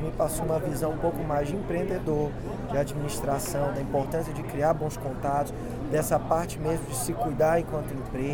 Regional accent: Brasília, Federal District, Brazil; sou lá de Brasília e essa é a minha primeira experiência

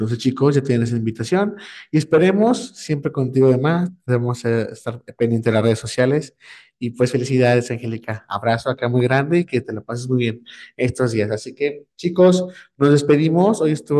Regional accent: León, Guanajuato, Mexico; nosotros somos de León, Guanajuato.

